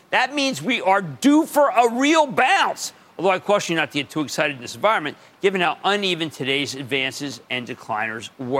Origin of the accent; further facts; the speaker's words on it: New Jersey, United States; Let's go to Kush in my home state of New Jersey.